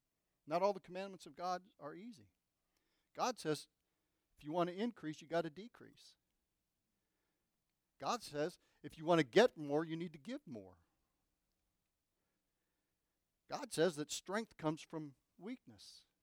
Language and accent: English; Buckeye, Arizona, United States; I grew up in Buckeye. You know, you get shot at, kicked, spit on, run over by a truck, and the girls in Buckeye are rough.